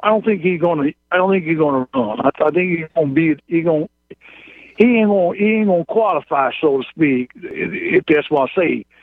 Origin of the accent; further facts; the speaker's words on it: Cobb, Wisconsin, United States; I'm from Cobb, Wisconsin.